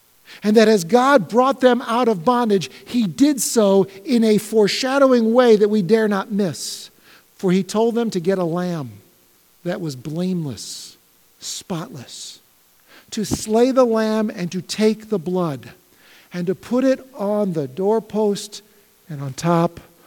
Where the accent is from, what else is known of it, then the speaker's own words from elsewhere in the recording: United States; and yet George Washington is still my founding father. Because I'm an American, I look back.